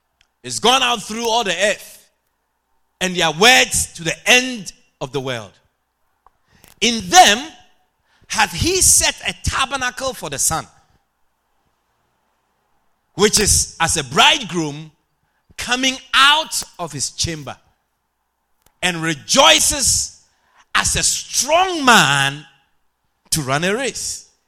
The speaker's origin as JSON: {"language": "English", "country": "Ghana", "tie": "born or raised there", "said": "When I was growing up in Ghana"}